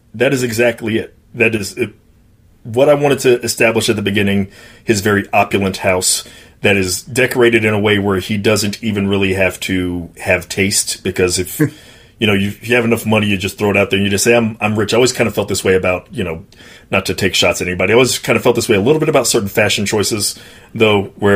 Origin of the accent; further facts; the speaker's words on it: Mississippi, United States; I grew up not on the Texas coast, but on the Mississippi coast.